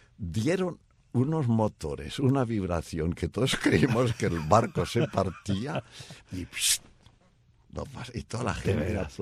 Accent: Barcelona, Catalonia, Spain; Yo nací en Barcelona, viví allí y cuando se inició la guerra civil del año 36, yo tenía 7 años. No soy un teenager, por si no se había dado cuenta.

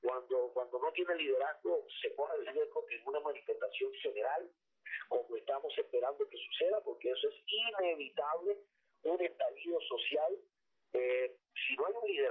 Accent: Cuba; lo puedo decir como ciudadano cubano

